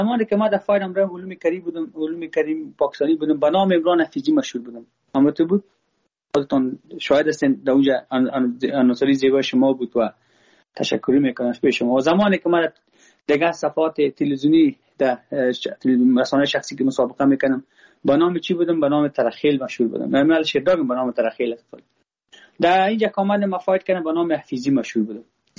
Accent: Afghanistan

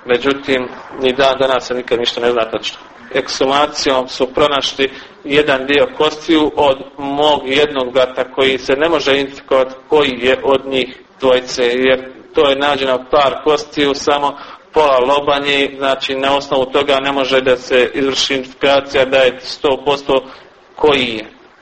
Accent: Goražde, Federation of Bosnia and Herzegovina, Bosnia & Herzegovina; born or raised there

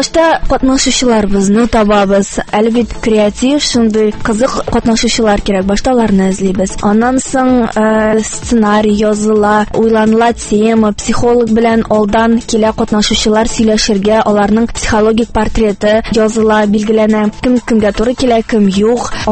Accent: Kazan, Tatarstan, Russia; мин Казаннан, мәркәзебездән 2-нче татар гимназиясында белем алып чыктым.

